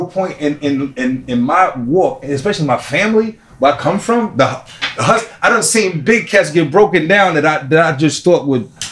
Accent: New York City, New York, United States; I grew up fighting. Was just nice with my hands. I'm from Astoria Projects.

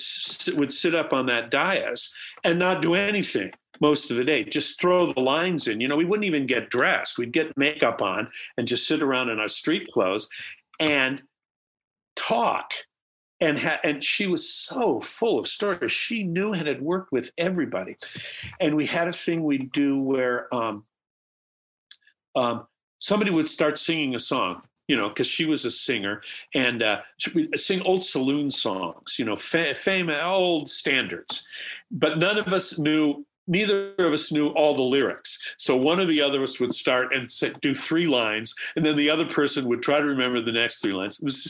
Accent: Midwest, United States; Yes. Oh, absolutely. I grew up in the Midwest. Yeah. I know it's coming.

